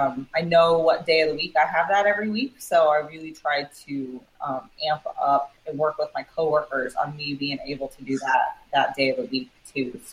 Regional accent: Houston, Texas, United States; also born or lived in Michigan / Maryland; I grew up in Houston, moved around for 12 years with college in Michigan, came back for grad school, Texas State, moved to Maryland for 4 years.

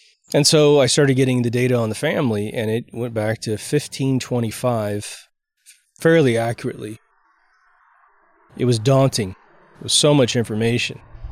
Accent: Kansas, United States; Again, I'm from Kansas.

